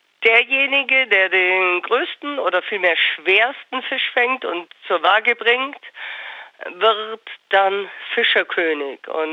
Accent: Memmingen, Bavaria, Germany; born there; Also ich als gebürtige Memmingerin werde davon ausgeschlossen.

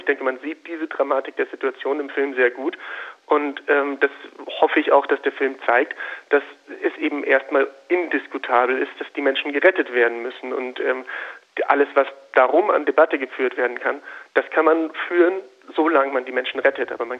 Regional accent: Munich, Bavaria, Germany; ich komme aus München

